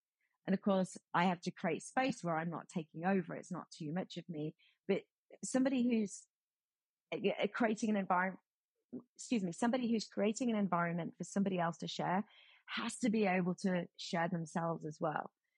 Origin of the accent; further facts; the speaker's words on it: United Kingdom; accent: British; now in Houston, United States; my accent is very British. So I'm aware of Channel 4, but I have not lived in the UK since 1998.